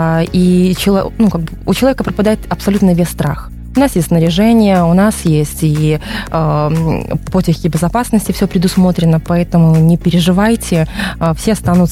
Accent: Belarus; со временем мы, белорусы, мы забываем, кто мы такие есть на самом деле

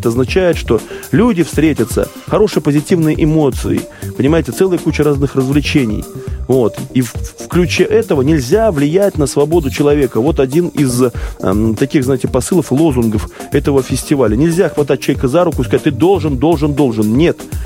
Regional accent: Belarus; Тяжело поднимаемся мы, белорусы.

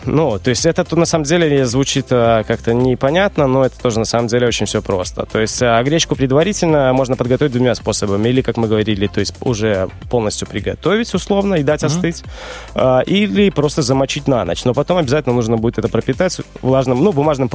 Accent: Belarus; ну, мы белорусы, картошка, вот.

